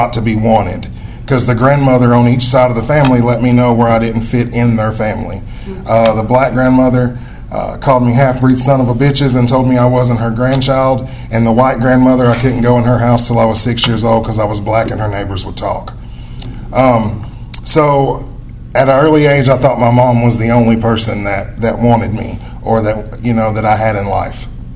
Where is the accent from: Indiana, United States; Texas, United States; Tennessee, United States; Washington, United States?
Tennessee, United States; So I'm from East Tennessee.